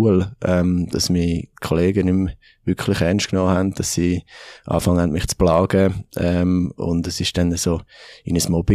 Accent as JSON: {"language": "German", "region": "Zurich", "country": "Switzerland", "tie": "born or raised there", "also_born_or_lived": "Bern", "said": "eigentlich die grosse Änderung ist gewesen, wo wir dann ins Zürich-Biet sind gezügelt. Mein Vater hat den Arbeitgeber gewechselt und so sind wir eigentlich in Richterswil dann, sind wir aufgewachsen, ich und mein Bruder, mit der Familie."}